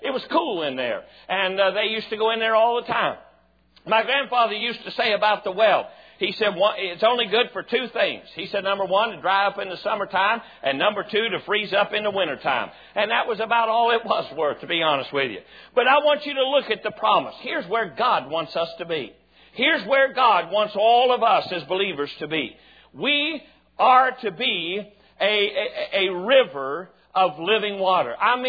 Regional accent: West Virginia, United States; I grew up down on Campbell's Creek in West Virginia. And my grandfather had a well outside his house.

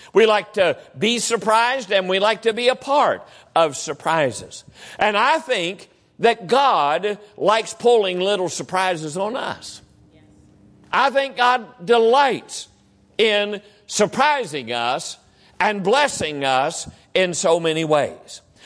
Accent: West Virginia, United States; also born or lived in Illinois; Growing up in West Virginia and now and living in Illinois and then living here for the last 18, 19 years, it's all I've ever known.

